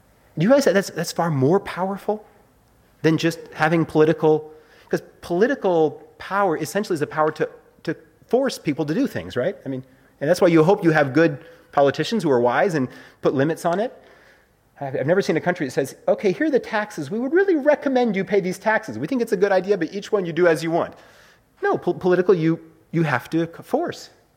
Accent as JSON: {"language": "English", "country": "United States", "tie": "born or raised there", "said": "I was a kid in the States, I grew up in the States"}